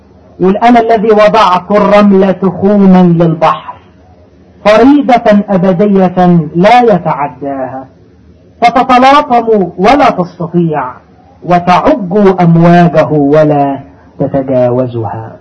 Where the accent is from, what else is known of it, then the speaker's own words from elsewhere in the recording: Egypt; كتب في جريدة عندنا في مصر